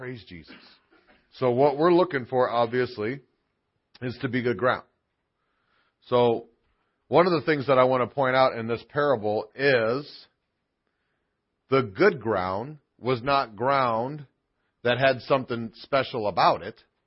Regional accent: Illinois, United States; born there; also born or lived in Texas; I was born in Illinois. You can't tell by the way I talk because I was in Texas for 15 years, and they rubbed off on me.

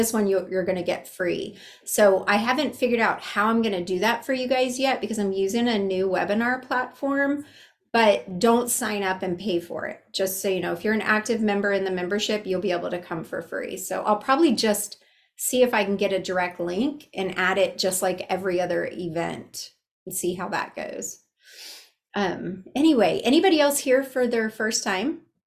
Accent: Palm Harbor, Florida, United States; also born or lived in St. Petersburg; I was born in St. Pete and grew up in Palm Harbor, Dunedin area.

